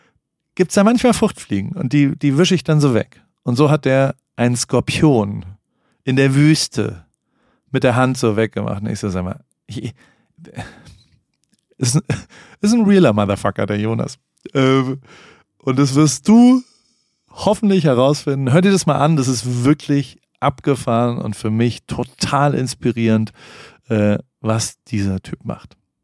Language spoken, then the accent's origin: German; Heidelberg, Baden-Württemberg, Germany; Ich komme aus Heidelberg. Ich kann auch babbeln, wie gesagt. Dann denken alle, ich bin Boris Becker. Aber oder … Bin 81 geboren, war oft in Stuttgart auch.